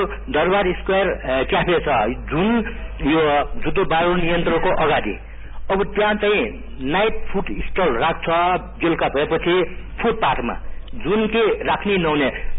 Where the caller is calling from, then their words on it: Kathmandu, Bagmati, Nepal; काठमाडौँ महानगरपालिका वडा नम्बर 11 बोल्दैछु